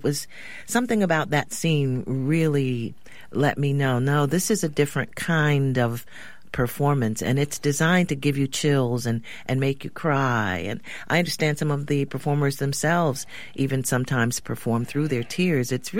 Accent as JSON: {"language": "English", "region": "Ohio", "country": "United States", "said": "I know I'm from Ohio. We never learned about Angel Island, okay?"}